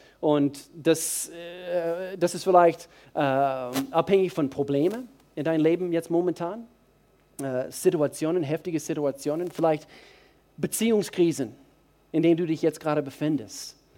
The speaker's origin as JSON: {"language": "German", "region": "Georgia", "country": "United States", "tie": "born or raised there", "second_language": "German", "moved": "yes", "lives_now": "Germany", "said": "Und da wo ich herkomme, aus den Südstaaten, aus Bundesstaat Georgia, Dort bin ich zum Teil aufgewachsen."}